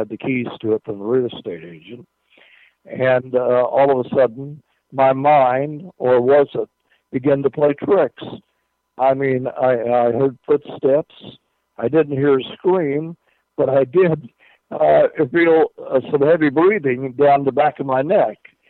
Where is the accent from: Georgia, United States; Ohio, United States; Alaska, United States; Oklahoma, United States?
Oklahoma, United States; Muskogee; here in my hometown of Muskogee